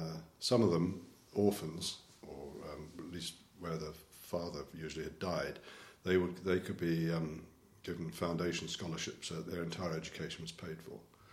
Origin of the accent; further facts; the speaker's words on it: Worcester Park, London, United Kingdom; born there; I was born in Worcester Park in Surrey, although it's entered on my birth certificate as Wimbledon. Wimbledon, Surrey, which it isn't anymore, on the 19th of June 1945.